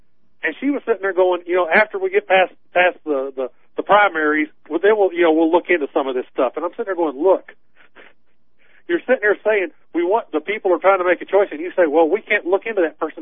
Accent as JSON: {"language": "English", "region": "Tennessee", "country": "United States", "said": "I say, you know, I'm from Tennessee."}